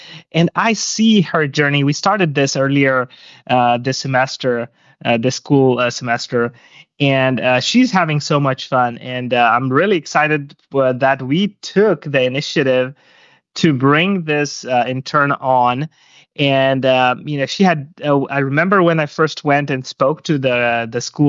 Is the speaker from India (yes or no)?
yes; India; born there; So I was born in India.